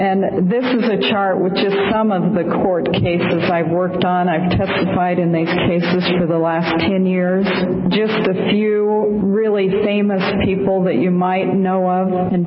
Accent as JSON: {"language": "English", "town": "Safford", "region": "Arizona", "country": "United States", "tie": "born or raised there", "said": "like the widow in my hometown in Safford, Arizona."}